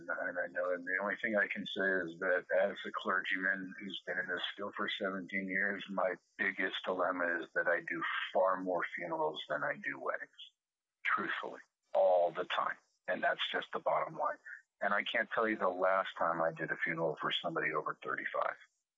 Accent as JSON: {"language": "English", "region": "California", "country": "United States", "tie": "born or raised there", "said": "I remember smoking weed young. Everybody smoked weed. I grew up in California"}